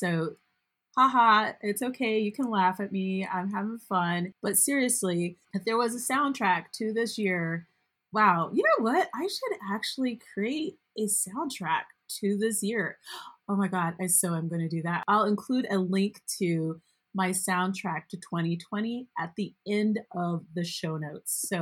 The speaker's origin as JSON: {"language": "English", "country": "United States", "said": "As an American, it has also been one of the most heartbreaking and honestly disappointing experiences that I've had as a citizen of this country. And that's saying something because I am Black."}